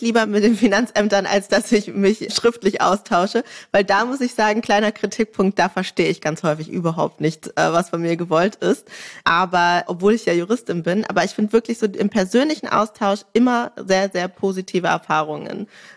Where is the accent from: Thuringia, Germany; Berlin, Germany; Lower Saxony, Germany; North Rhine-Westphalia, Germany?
Berlin, Germany; Als Berlinerin